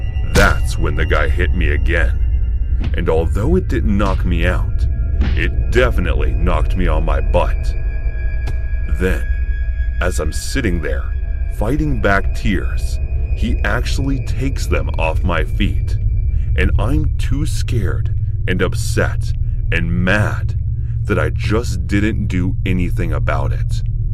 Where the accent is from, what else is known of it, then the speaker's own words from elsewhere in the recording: Fontana, California, United States; I'm 12 years old, growing up in Fontana, California.